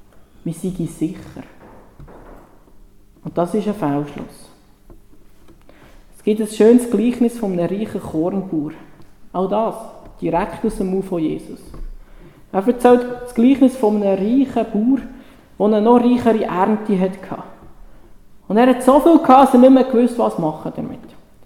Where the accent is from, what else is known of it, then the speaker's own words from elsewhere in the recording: Switzerland; Den könnte man als Schweizer auch auslassen